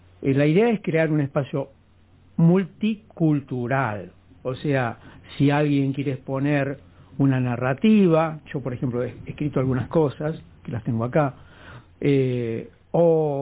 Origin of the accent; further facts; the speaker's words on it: Trentino-Alto Adige, Italy; Yo vengo del Sud Tirol.